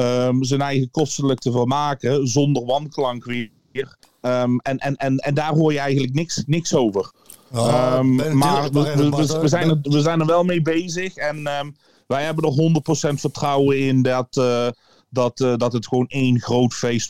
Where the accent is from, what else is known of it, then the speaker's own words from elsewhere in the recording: Eindhoven, North Brabant, Netherlands; Ik zit heel erg Eindhoven.